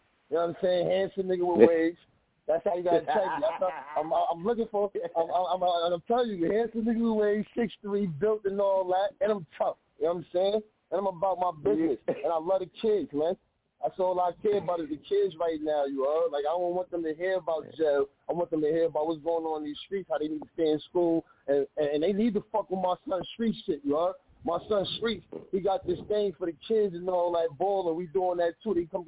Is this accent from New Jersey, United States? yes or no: no; East New York, New York, United States; I'm from East New York. Man, you know where I'm from. You know how this shit is out here.